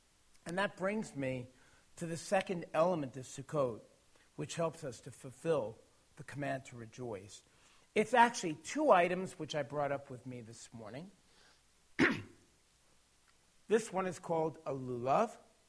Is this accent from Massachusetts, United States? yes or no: no; New York, United States; I observed this growing up in New York. I bet you couldn't tell I'm originally from New York, right? I had to emphasize New York.